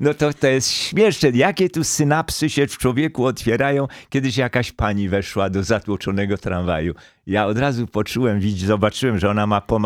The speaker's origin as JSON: {"language": "Polish", "region": "Silesian Voivodeship", "country": "Poland", "tie": "born or raised there", "said": "Wychowywałem się na Górnym Śląsku, na którym do dziś taką jednym zdań jest tak zwana moczka."}